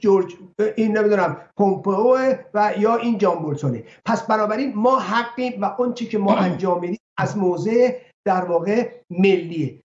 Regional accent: Iran; ما به عنوان یک ایرانی چه بایست بکنیم، یا خواسته ما به عنوان یک ایرانی چی میتونه باشه.

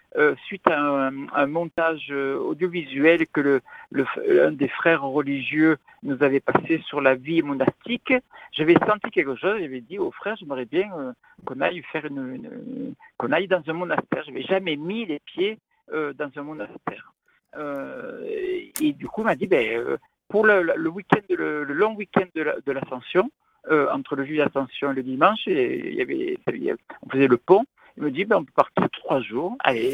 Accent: Marseille, Provence-Alpes-Côte d'Azur, France; Alors, donc, je suis Marseillais.

